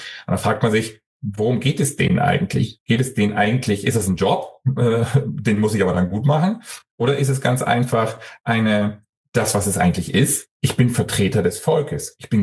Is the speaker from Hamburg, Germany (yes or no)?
yes; Hamburg, Germany; da wo ich herkomme aus Hamburg